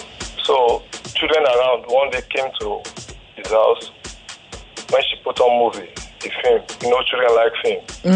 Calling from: Ojo, Lagos, Nigeria; I'm calling from Ojo.

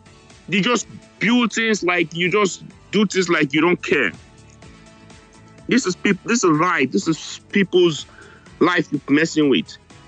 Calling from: New York, United States; I'm calling you guys from New York.

